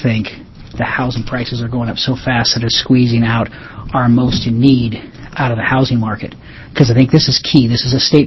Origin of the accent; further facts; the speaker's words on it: California, United States; When I was growing up in California as a child, I lived in an area where about 90% of my schoolmates were Hispanic migrant workers